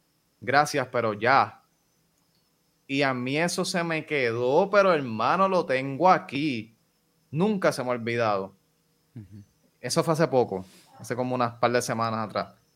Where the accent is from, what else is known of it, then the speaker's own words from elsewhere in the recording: Puerto Rico; Aquí estoy yo, que soy de Puerto Rico